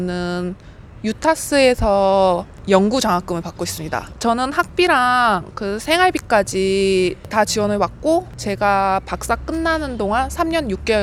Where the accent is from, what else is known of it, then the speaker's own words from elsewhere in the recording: South Korea; moved away as an adult; now in Australia; 저희 농과대에서도 제가 딱 한국인으로서 딱 한 명 있어요.